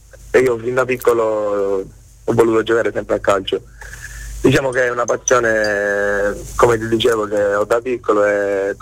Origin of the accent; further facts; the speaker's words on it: Sicily, Italy; No, l'unico del sud, diciamo, l'unico.